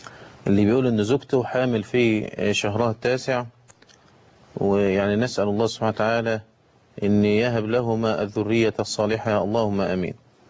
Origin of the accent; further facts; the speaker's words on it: Egypt; وكان عندنا في مصر ها هنا كان من الشروط